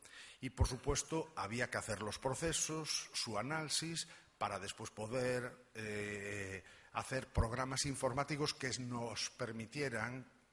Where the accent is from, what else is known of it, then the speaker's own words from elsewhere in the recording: Spain; como los españoles somos así